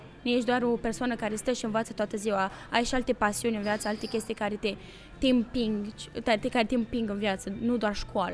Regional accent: Canada; now in Romania; eram o persoană din Canada, da, cu origini de România, dar nu n-am crescut aici

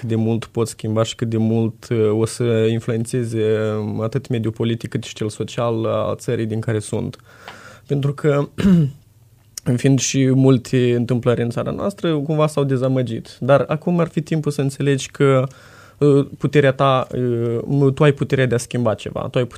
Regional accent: Sagaidac, Cimișlia District, Moldova; Din Cimișlia, satul Sagaidac.

